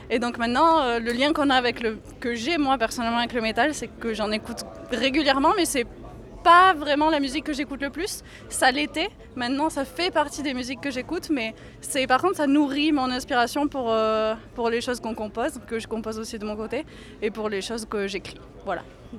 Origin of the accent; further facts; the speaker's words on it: Toulouse, Occitanie, France; on vient de Toulouse.